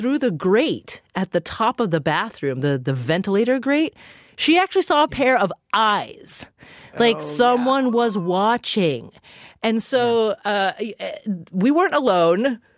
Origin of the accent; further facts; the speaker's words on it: United States; versus what might make me uncomfortable as an American woman.